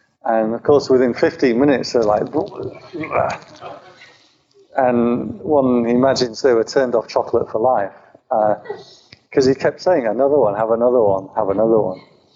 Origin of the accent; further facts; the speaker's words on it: England, United Kingdom; I think I'll go and have a cup of tea now, because I'm English, you know.